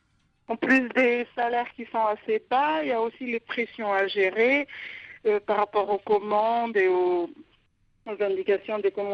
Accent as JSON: {"language": "French", "country": "Madagascar", "accent": "Malagasy", "said": "il ne faut pas que les Français qu'on appelle se rendent compte que l'appel vient de Madagascar"}